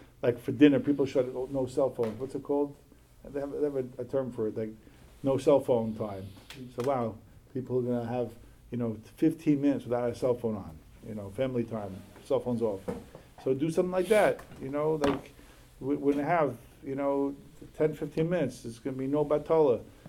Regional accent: United States; We grew up in America.

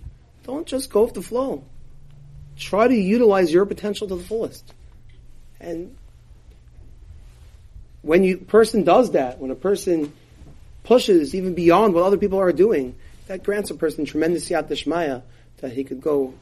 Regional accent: Brooklyn, New York, United States; Even though I grew up in Brooklyn, but I had the schuss of going to Masifta in Queens.

